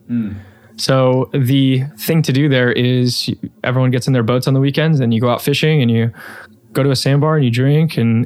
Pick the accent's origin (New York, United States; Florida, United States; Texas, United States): Florida, United States; I had growing up in Florida, then I had lived that kind of, for lack of a better word, the kind of the redneck life.